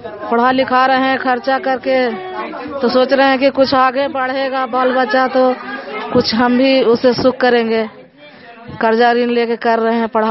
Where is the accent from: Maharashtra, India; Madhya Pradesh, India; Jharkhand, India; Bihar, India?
Bihar, India; Naya Khanda; प्रखंड हरनौत का, रहने वाले गाँव नया खंडा के रहने वाली हूँ।